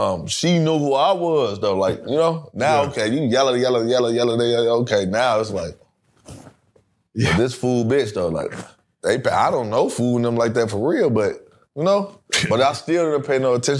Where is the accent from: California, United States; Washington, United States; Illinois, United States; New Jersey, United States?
Illinois, United States; Chicago; now in Las Vegas, United States; I'm from Chicago. Why is they bothering me in Vegas if ain't nobody put them on … in Vegas already?